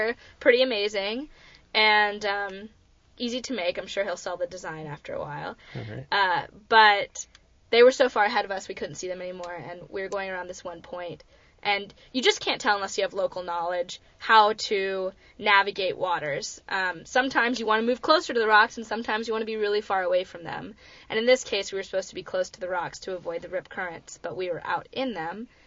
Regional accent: Florida, United States; And I'm from Florida, and I'm getting a sunburn here.

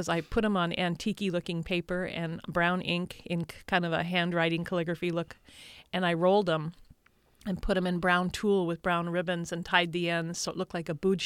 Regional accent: Petersburg, Alaska, United States; And he told the king that I was from Petersburg and that we celebrated a wonderful Soot na Mai down here.

